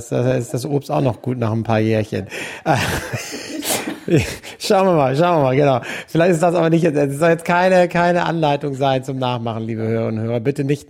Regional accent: Hamburg, Germany; ich als Hamburger Jung, Hafenstadt, ordentlich Abgase von den Schiffen und ein bisschen Schwerindustrie

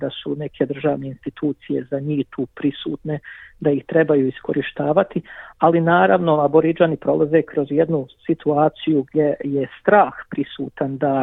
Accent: Bosnia & Herzegovina; now in Australia; Isto onako kao što su nas razumijevali kada smo došli kao izbjeglice iz Bosne i Hercegovine u Australiju

